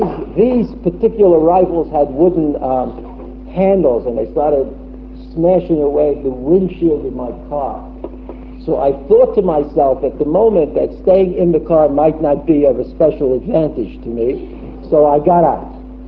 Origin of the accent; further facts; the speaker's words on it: Brooklyn, New York, United States; I grew up in Brooklyn, and we were always running away from those big kids in the schoolyard.